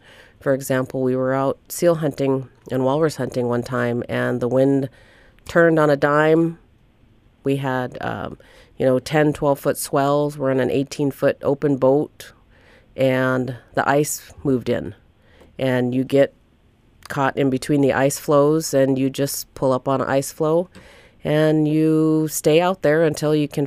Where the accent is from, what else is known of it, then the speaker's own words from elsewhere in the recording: Nome, Alaska, United States; I grew up in Nome, and I was fortunate enough to go seal hunting and walrus hunting, and moose hunting and caribou hunting